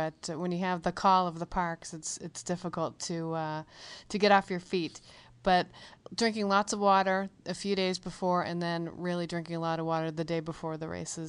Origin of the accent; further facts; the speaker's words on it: New England, United States; I'm from New England, so weather's always a key issue